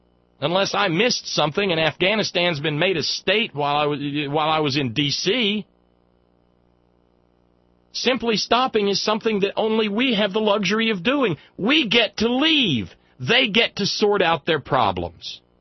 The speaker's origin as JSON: {"language": "English", "region": "Alabama", "country": "United States", "tie": "born or raised there", "said": "But as a kid growing up in Alabama, there was a whole lot of those front bumper tags."}